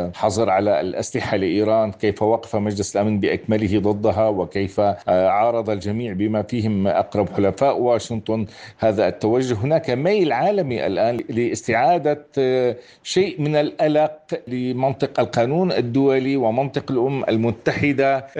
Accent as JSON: {"language": "Arabic", "country": "Syria", "said": "أعتقد أننا في نهاية المطاف كسوريين سنكون مضطرين للعمل يدا واحدة"}